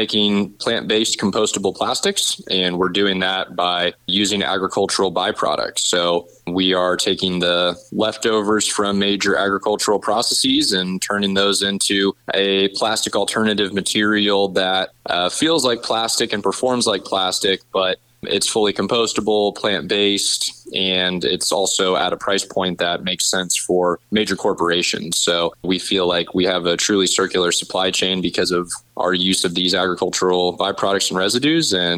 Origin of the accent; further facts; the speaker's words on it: Texas, United States; But I'm from Texas, born and raised there